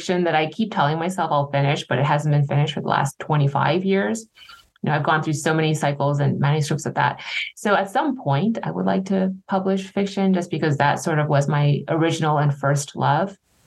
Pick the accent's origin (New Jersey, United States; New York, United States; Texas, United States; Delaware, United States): New York, United States; now in California, United States; in California, I always think I'm a transplant from New York, but then when I visit upstate New York, when I go back home, I realize, oh my gosh, I'm very California now.